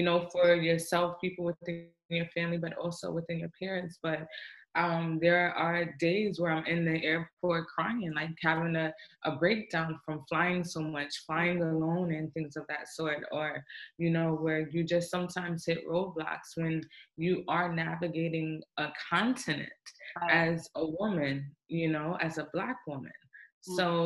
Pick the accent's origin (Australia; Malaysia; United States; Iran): United States; Queens, New York; also born or lived in Kingston, Jamaica; now in Lamu, Kenya; I am originally from Queens, New York. I was born in Queens, New York. I am of Jamaican descent, and okay. I call my home, I live in Kingston, Jamaica. But right now I'm living in Lamu, Kenya as well.